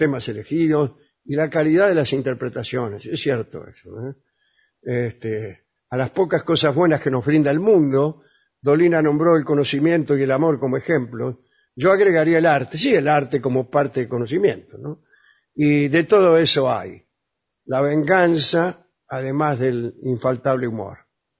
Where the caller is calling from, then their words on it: Olivos, Buenos Aires Province, Argentina; de Olivos, me encanta el programa que hacen en todas sus secciones